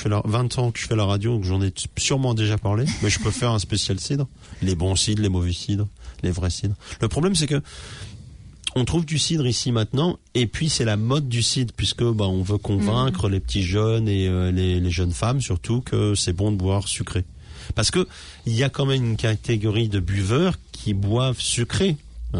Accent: Normandy, France; Moi je suis normand

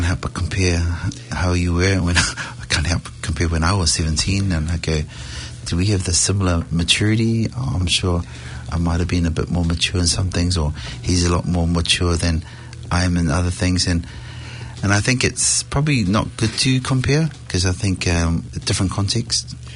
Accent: New Zealand; also born or lived in Samoa; I was born in Samoa, so I guess I'm considered first, but brought up in New Zealand, so kind of the second generation children of the migration.

